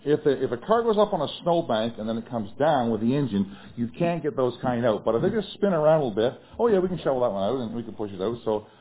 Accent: Nova Scotia, Canada; Now, I'm a kind of a backwoods, rough and tumble-like Nova Scotian, lumberjack person, fisherman and so on

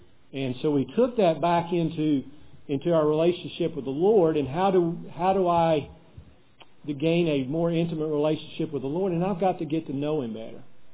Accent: Reidsville, North Carolina, United States; I'm from North Carolina, Reidsville, North Carolina, in fact.

